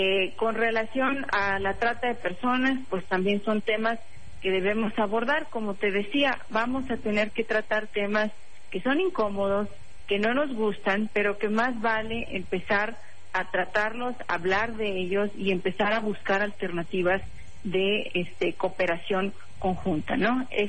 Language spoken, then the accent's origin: Spanish; Juárez, Chihuahua, Mexico; pues nacida en Juárez y de toda mi vida crecida en la frontera y en los dos países conviviendo